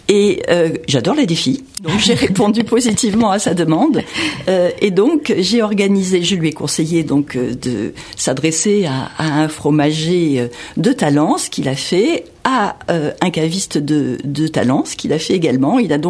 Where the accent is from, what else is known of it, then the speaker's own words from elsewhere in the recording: Nouvelle-Aquitaine, France; Sophie, comme moi, nous sommes originaires de Nouvelle-Aquitaine. Moi, je vais encore régulièrement à Bordeaux.